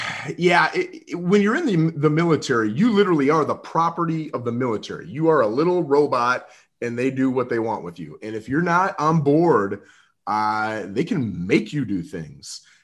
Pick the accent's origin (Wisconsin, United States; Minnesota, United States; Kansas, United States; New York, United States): Minnesota, United States; So when we sat down, we're from Minnesota, my wife and I both.